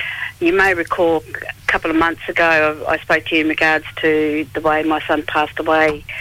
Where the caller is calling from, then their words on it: Perth, Western Australia, Australia; Perth, love.